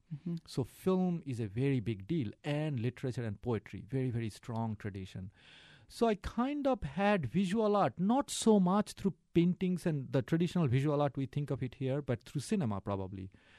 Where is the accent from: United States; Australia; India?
India; moved away; I grew up in India 20 plus years ago. Now when I go back, it's a scary place.